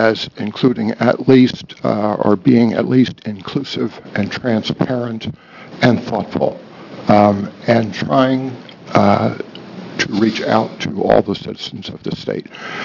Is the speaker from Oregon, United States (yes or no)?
yes; Eugene, Oregon, United States; I am from Eugene. I'm an attorney.